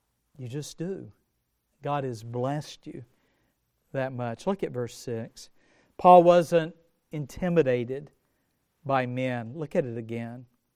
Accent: United States; accent: Southern; And you can probably hear a little bit of Southern in my accent. I grew up about an hour from here. I grew up in the country near Saps Cross Road, and I went to a school called Buford.

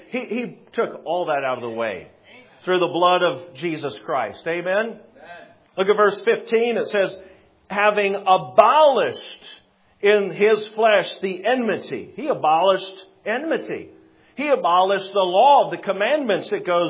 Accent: South Dakota, United States; I'm from South Dakota, and that sounds Southern, but it's not.

